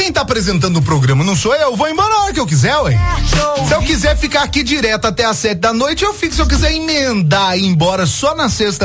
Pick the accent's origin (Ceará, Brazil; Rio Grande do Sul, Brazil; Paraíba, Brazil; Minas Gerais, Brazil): Minas Gerais, Brazil; Borda da Mata; sou de Borda da Mata.